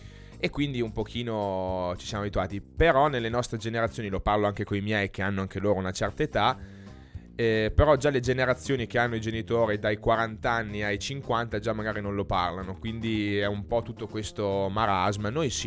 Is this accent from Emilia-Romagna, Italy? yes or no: yes; Emilia-Romagna, Italy; Io infatti devo ringraziare le mie nonne che parlavano solo dialetto. Non proprio di Parma, io sono della Bassa, quindi un dialetto leggermente diverso